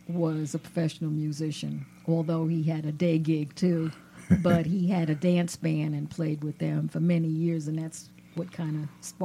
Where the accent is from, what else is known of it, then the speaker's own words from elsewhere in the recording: Queens, New York, United States; also born or lived in Washington, D.C.; I grew up in Queens, New York, in Corona.